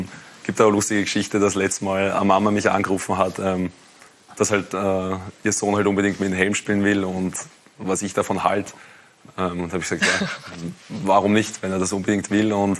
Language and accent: German; Lower Austria, Austria; ich komme aus dem Bezirk Wiener Neustadt